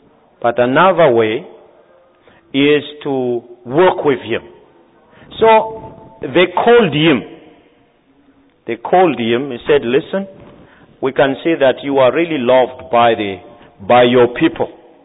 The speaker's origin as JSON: {"language": "English", "country": "Madagascar", "second_language": "English", "said": "You see, as I told you, I am from Madagascar."}